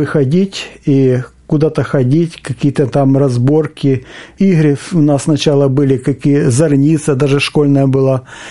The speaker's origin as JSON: {"language": "Russian", "region": "Mykolaiv Oblast", "country": "Ukraine", "tie": "born or raised there", "said": "я родом с Украины, Николаевщины, это Вознесенского района. Рос я в семье колхозников"}